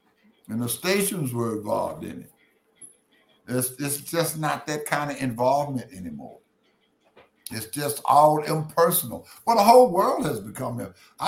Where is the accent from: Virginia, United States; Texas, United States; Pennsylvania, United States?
Texas, United States; Because I come from a rural part of the country. I come from East Texas and farm country.